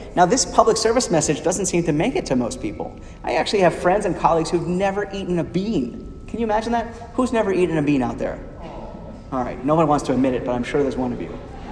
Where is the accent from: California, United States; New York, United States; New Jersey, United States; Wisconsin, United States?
New York, United States; when I grew up in New York, I was always worried that my own family would develop breast cancer